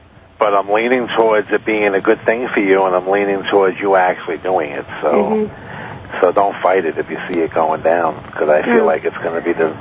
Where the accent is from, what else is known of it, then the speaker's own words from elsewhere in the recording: Albany, New York, United States; I'm from Albany to Manhattan.